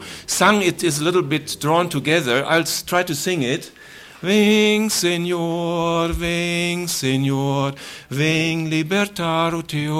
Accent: Germany; also born or lived in Brazil; from Germany and Brazil

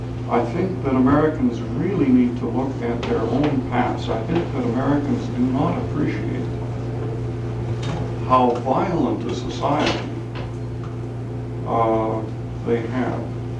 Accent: Canada; I'm Canadian

